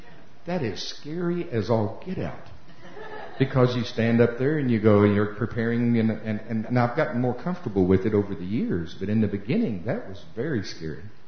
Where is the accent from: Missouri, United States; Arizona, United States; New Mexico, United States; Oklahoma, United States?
Oklahoma, United States; Let me tell you a little about me. I'm from Oklahoma.